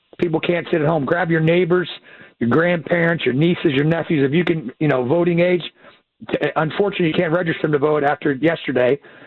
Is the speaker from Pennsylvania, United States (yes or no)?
yes; Pittsburgh, Pennsylvania, United States; also born or lived in Philadelphia; I'm a Pittsburgh guy originally, right? Born and raised in Pittsburgh area. But I came to Philly to go to graduate school and law school.